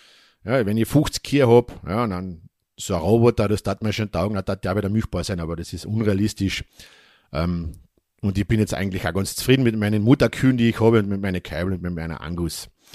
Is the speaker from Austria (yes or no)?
yes; Austria; aber ich glaube dort bei uns in Österreich oder ob das jetzt Bayern oder Südtirol ist